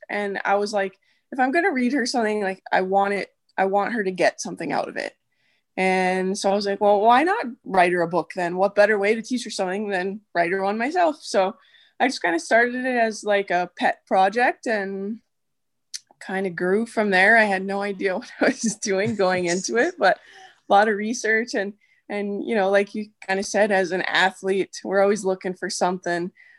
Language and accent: English; Edmonton, Alberta, Canada; now in United States; I'm born and raised in Edmonton, Alberta, but now married to an American boy, and we live in Ohio. So we are just outside Cleveland right now.